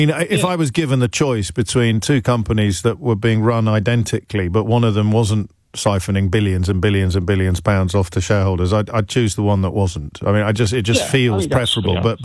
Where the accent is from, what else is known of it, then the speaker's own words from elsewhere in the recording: United Kingdom; This is why the British public adopts the attitude it adopts when it comes to anger about public services. It's not. We're an incredibly angry nation now.